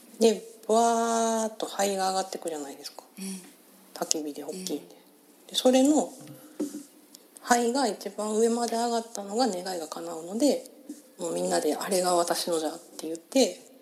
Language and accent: Japanese; Hiroshima, Japan; はい、広島県広島市。